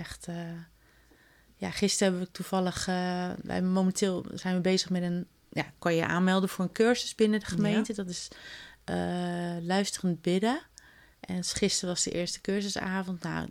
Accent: Rotterdam, South Holland, Netherlands; Ik kom oorspronkelijk uit Rotterdam. Mijn ouders die woonden in Rotterdam. En we waren verbonden met een Pinkstergemeente.

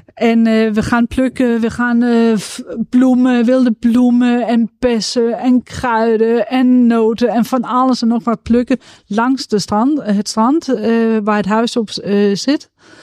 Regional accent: Central Denmark Region, Denmark; Dutch is a second language; in het gebied waar ik ben opgegroeid. En dat is op het platteland, ten noorden van Aarhus.

